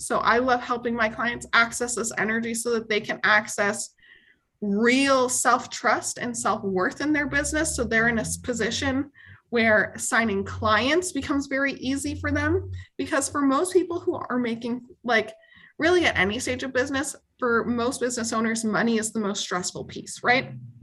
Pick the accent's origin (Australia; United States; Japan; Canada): Canada; accent: Canadian; I'm Canadian. So if you're hearing an accent, some people are just constantly clocking my Canadian accent.